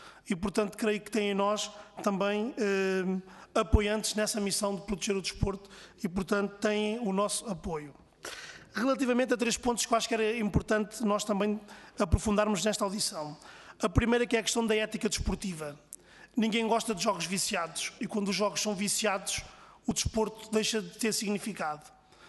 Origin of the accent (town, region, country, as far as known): Portugal